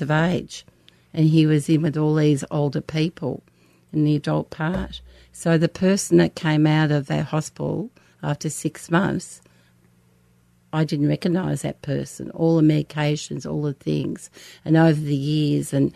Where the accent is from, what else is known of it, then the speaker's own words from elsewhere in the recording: St Kilda, Victoria, Australia; she went and got the St. Kilda Town Hall, because we're all from St. Kilda